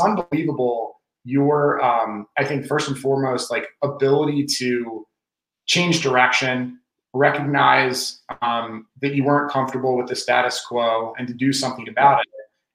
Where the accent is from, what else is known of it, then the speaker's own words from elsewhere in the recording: Baltimore, Maryland, United States; now in Austin, United States; I'm based and lived in Austin, Texas now. I'm born and raised in Baltimore.